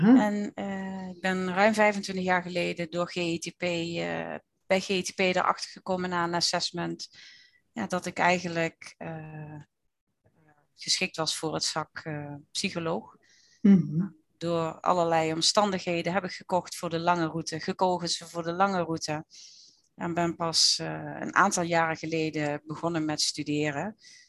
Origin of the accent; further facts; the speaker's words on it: Limburg, Netherlands; now in Beuningen, Netherlands; Ik woon onder de rook van Nijmegen in Beuningen. Oorspronkelijk geboren en getogen in Zuid-Limburg.